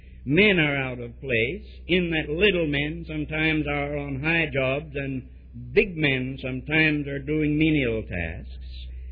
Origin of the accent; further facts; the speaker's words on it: United States; I wouldn't allow anybody else to say this, but being an American, I can say it.